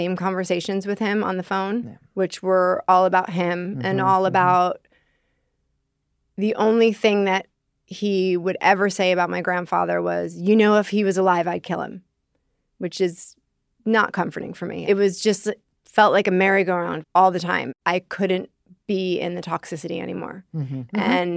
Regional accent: New York, United States; moved away as an adult; now in Marin, United States; I'm from New York. I moved to California, to Marin, but I wasn't handling things in a healthy way.

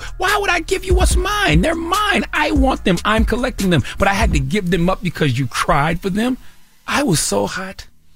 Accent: Moncks Corner, South Carolina, United States; When I was a little boy growing up in Moss Corner, South Carolina, okay, elementary school age

